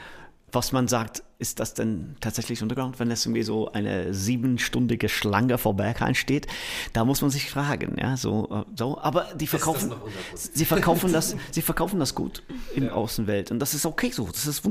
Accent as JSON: {"language": "German", "town": "Manchester", "region": "North West England", "country": "United Kingdom", "second_language": "German", "said": "Also ich komme aus Manchester. Manchester ist bekannt als Musikstadt."}